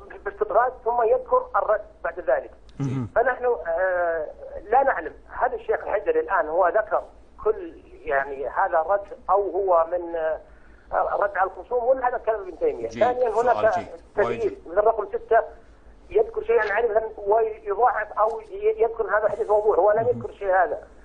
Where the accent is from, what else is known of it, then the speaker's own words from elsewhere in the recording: Saudi Arabia; نحن هنا كما يقول عنا الوهابيين نحن من السعودية ويعلم الله الذي لا إله إلا هو أننا نحب أهل البيت ونحب علي بن طالب ونحبهم الخلفاء الراشدين